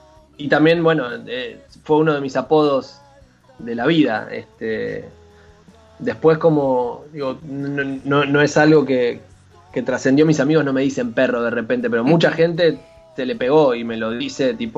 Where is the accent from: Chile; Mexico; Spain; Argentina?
Argentina; Del Viso, Buenos Aires Province; yo crecí en Delviso, que es una ciudad que está como a 50 kilómetros de Capital Federal, que si bien es cerca, también fue una vida como muy distinta a la que llevás en Buenos Aires.